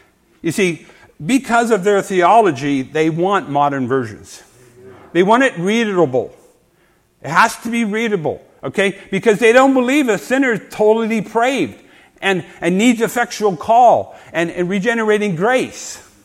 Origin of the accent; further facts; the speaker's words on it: Canada; moved away; I came down from Canada 7 years, and maybe I was culture shocked. You know, in Canada, it's a different ball game totally.